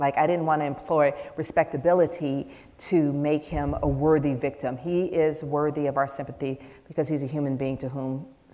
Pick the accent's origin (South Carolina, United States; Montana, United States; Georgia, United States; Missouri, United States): Georgia, United States; Atlanta; I grew up in Atlanta, and I wrote my first novel about growing up in Atlanta during the child murders.